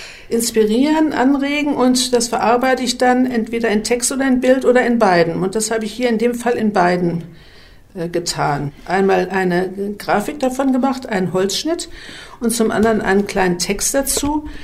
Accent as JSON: {"language": "German", "town": "Düsseldorf", "region": "North Rhine-Westphalia", "country": "Germany", "tie": "born there", "also_born_or_lived": "Silesia", "said": "Ich selbst war in Schlesien nur kurz. Ich bin eigentlich in Düsseldorf geboren."}